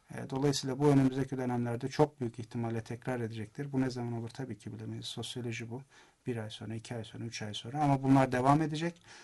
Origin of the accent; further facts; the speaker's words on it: Basra Governorate, Iraq; Turkish is a second language; Yani biz Iraklı olarak dünyanın en büyük rezervleri üzerinde oturuyoruz Basra'da.